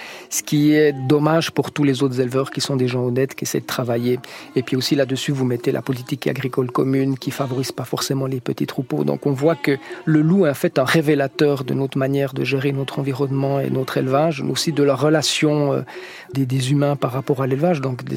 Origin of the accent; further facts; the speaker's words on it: France; Et en fait, chez nous, en France, on a une tradition